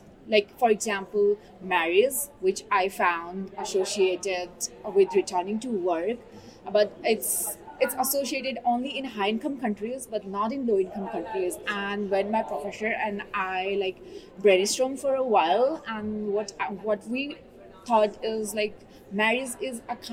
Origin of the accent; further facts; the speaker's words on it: Nepal; English is a second language; now in Canada; I'm from Nepal and I'm a physical therapist as well.